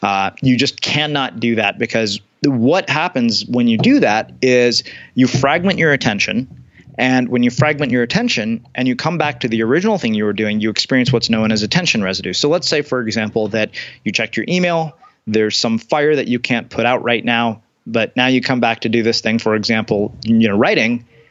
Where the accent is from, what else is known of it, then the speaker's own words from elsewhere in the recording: India; I'm Indian, so this is something we've been encouraged to do since we were kids.